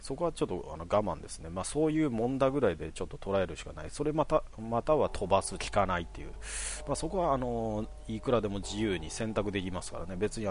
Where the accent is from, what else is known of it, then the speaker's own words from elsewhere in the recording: Kanagawa, Japan; とりあえず関東、まあ自分神奈川ですけどは、当たり前のようにサクレは見ますね。